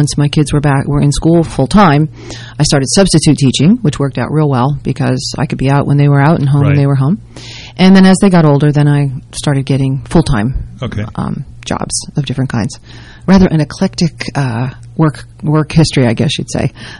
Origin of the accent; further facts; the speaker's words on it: Morristown, New Jersey, United States; So I was born and brought up in the Morristown area, and went to school there.